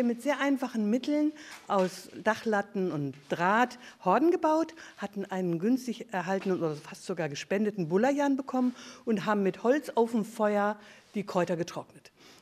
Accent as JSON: {"language": "German", "region": "Hamburg", "country": "Germany", "said": "Ich bin aus Hamburg gekommen."}